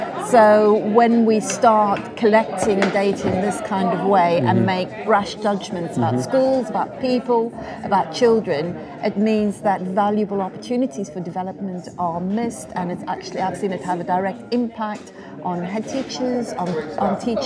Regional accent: South Africa; One is me as a South African, it doesn't feel like a centenary of voting for women.

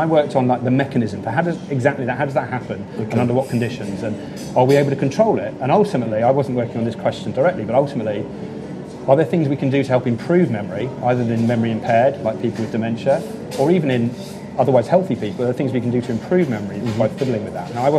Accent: South East England, United Kingdom; Yeah, so I grew up in Hampshire. I went to predominantly state schools. I went to the local primary school, the local non-selective comprehensive school, but then ended up in, I did my A-levels in Scotland

